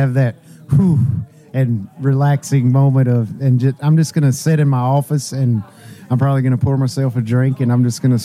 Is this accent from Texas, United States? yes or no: no; Shelby, North Carolina, United States; I'm from Shelby, not that far away, and Lake Norman's my home lake.